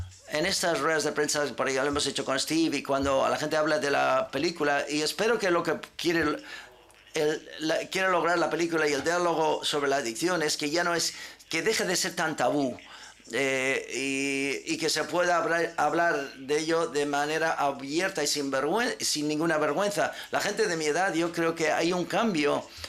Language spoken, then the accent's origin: Spanish; Belgium; yo soy de Bélgica